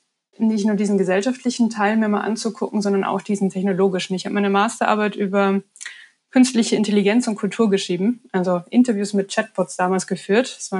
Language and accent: German; Bavaria, Germany; accent: Lower Bavarian dialect; ich bin ursprünglich, man hört es wahrscheinlich ein bisschen an meinem Dialekt, in Bayern aufgewachsen, in Niederbayern, um genau zu sein.